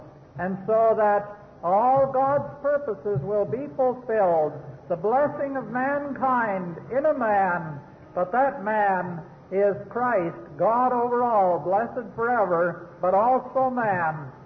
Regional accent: Canada; Because we belong to the nation of Israel? Because I'm a Canadian? Because some are Americans? No, not at all.

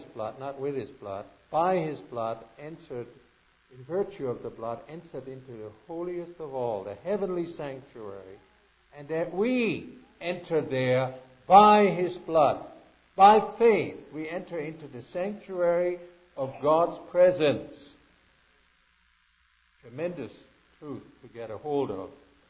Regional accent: Germany; when I grew up in Germany, we didn't have musical instruments at home

